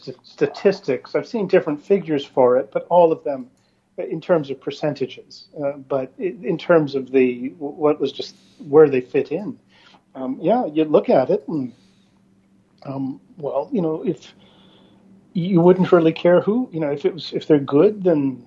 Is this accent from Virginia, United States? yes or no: yes; Virginia, United States; But you know, because I'm from, you know, I'm from Virginia.